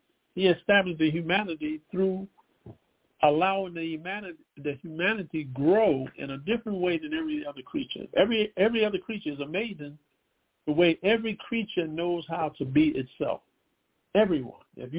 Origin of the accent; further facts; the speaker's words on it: United States; I'm not interested in being African. I'm an American.